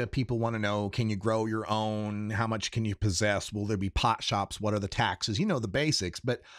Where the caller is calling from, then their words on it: Oregon, United States; I'm calling you from Oregon, and we've got somewhat a similar setup.